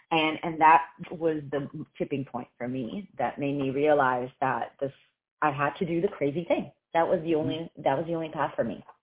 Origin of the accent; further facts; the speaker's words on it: Italy; I'm originally from Italy and I'm actually half Brazilian.